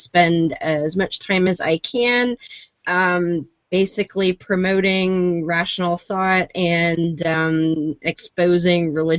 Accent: Ontario, Canada; I am from Ontario, Canada. I started out in the United Church of Canada.

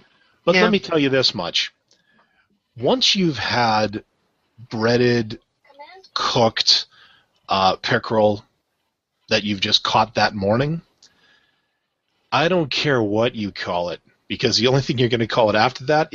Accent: Canada; Well, speaking as a Canadian, you know, we know a thing or two about beavers because they're all over the frickin' place around here.

